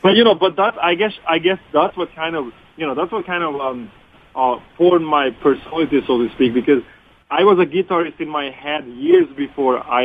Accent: Hungary; now in United States; Yeah, I was born in Hungary. I grew up there. You know, I pretty much lived behind the Iron Curtain, straight up.

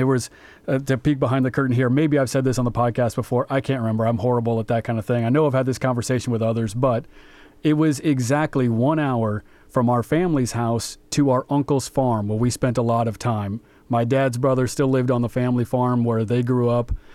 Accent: Des Moines, Iowa, United States; growing up in Des Moines, Iowa, and then driving into Southwest Iowa

